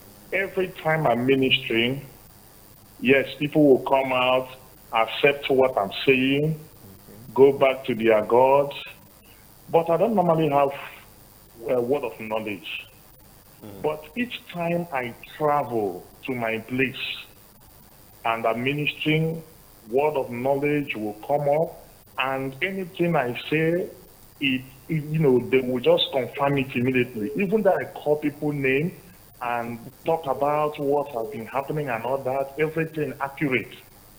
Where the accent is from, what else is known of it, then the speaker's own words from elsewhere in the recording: Abuja, Federal Capital Territory, Nigeria; Please, sir, I'm an evangelist from Abuja.